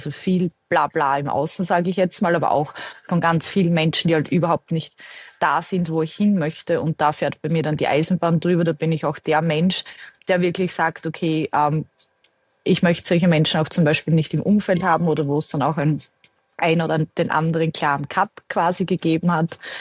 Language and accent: German; Austria; bei uns in Österreich